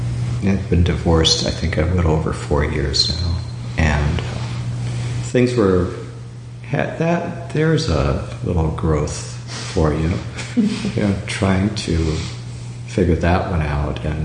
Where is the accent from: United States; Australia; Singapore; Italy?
Italy; moved away; I grew up in an Italian household. We came from Italy, the four of us, many years ago.